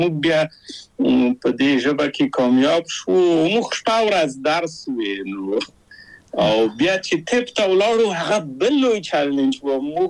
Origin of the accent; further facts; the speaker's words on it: Kabul, Afghanistan; moved away as an adult; now in Czechia; او زه له کابله په یو دولتي بورس چکسلواکیا ته راغلم.